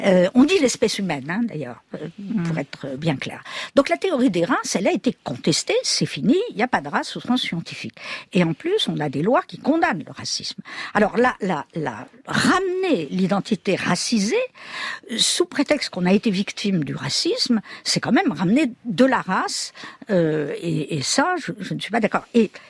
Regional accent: France; je suis française.

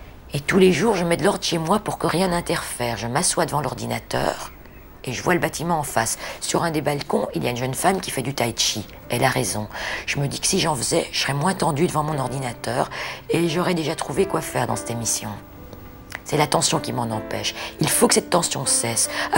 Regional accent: Brussels, Belgium; born there; Je suis née à Bruxelles.

